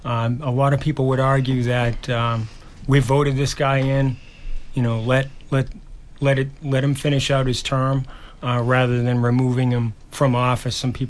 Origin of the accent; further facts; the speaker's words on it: Hanson, Massachusetts, United States; I was raised in Hanson, went through Whitman Hanson High School, Indian Head Ed School, went through the entire school system, the Hanson school system.